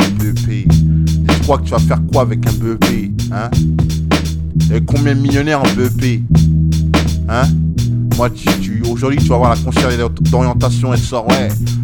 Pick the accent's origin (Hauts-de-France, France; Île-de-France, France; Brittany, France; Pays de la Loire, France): Île-de-France, France; Paris; Moi, je viens de Paris, hein? Je viens de Paris, je suis arrivé dans le 19, dans ma tête, j'avais 5 piges et j'en ai 23, mec, tu vois?